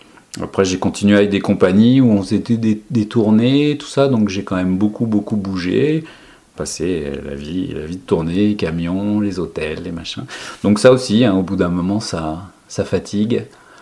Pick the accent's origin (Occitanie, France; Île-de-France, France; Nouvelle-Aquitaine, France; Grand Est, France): Île-de-France, France; Paris; En fait, moi, je suis parisien de chez Paname. Voilà, j'ai passé 30 ans à Paris. Voilà, je suis un vrai parisien, né dans le 15e.